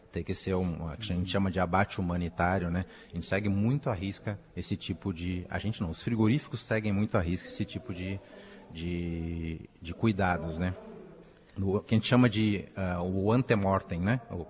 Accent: Porto Alegre, Rio Grande do Sul, Brazil; also born or lived in Pelotas; now in Marau, Brazil; Eu vim de Porto Alegre, mas eu morei em Porto Alegre, mas já morei em vários outros locais também. Eu morei no Nordeste, morei no Mato Grosso do Sul e boa parte da minha vida em Pelotas

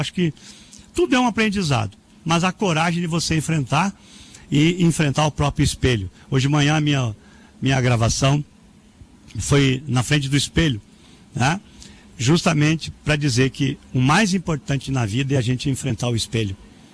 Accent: Soledade, Rio Grande do Sul, Brazil; born there; em Soledade, no interior de Soledade, que era Mormaço. E dali que eu vim, e um dia para lá que eu vou.

